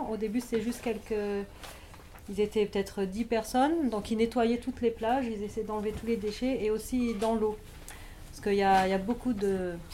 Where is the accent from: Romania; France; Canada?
France; Moi, je suis française